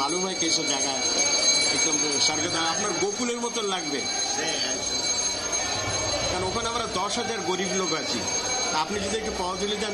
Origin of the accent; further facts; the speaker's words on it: Jessore, Khulna Division, Bangladesh; moved away; also born or lived in United Kingdom / France; আমরা যশোরের লোক কারণ আমাদের পিতা পিতামহরা সব যশোরের রাজা ছিল